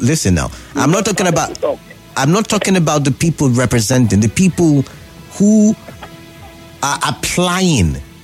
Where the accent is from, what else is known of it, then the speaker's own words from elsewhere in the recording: Degema, Rivers, Nigeria; I am from Degema community in the Degema Boni constituency.